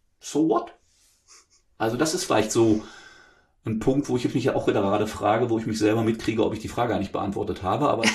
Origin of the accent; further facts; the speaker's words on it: North Rhine-Westphalia, Germany; man merkt hier vielleicht auch, na, ich komme aus dem Ruhrgebiet